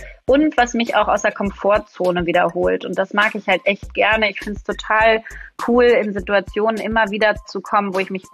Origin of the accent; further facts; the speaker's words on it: Berlin, Germany; Ich bin Berlinerin, ja.